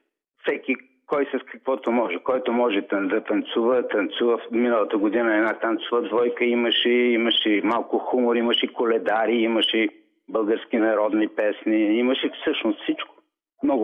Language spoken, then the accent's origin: Bulgarian; Varna, Varna Province, Bulgaria; Аз също съм варненец, между другото.